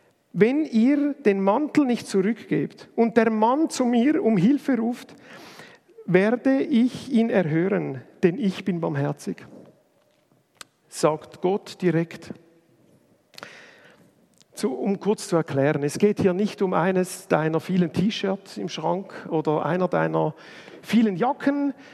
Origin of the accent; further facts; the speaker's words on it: Switzerland; Und ich bin ein Schweizer